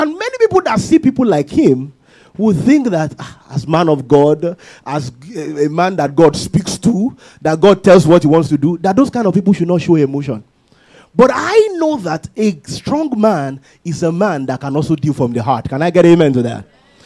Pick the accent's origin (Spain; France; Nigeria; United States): Nigeria; You know, I'm coming from Nigeria. I have to show that I'm coming from Nigeria.